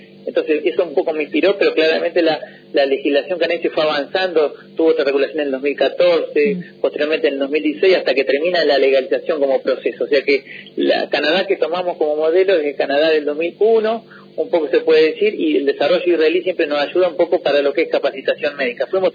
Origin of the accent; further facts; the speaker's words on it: General La Madrid, Buenos Aires Province, Argentina; now in La Plata, Argentina; Sí, nacido en La Madrid, pues como todos los lamadrid nos vamos a estudiar a La Plata.